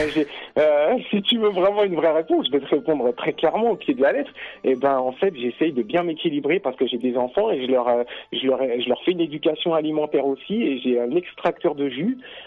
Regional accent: Paris, Île-de-France, France; moved away; moi je suis parisien, j'ai quitté la région parisienne en 1994 pour venir ici.

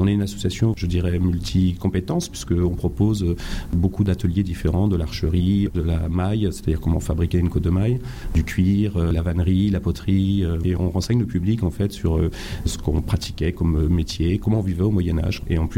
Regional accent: Brittany, France; Parce que c'est mes origines celtiques, je suis breton d'origine.

